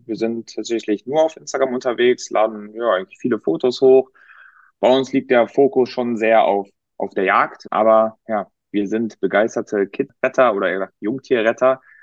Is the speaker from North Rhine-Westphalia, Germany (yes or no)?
yes; North Rhine-Westphalia, Germany; Wir kommen alle drei aus dem Münsterland.